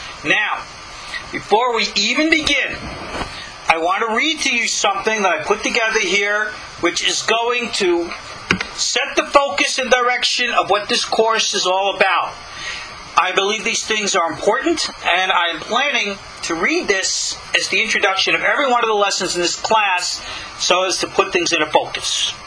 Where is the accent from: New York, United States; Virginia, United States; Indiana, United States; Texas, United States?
New York, United States; born or raised there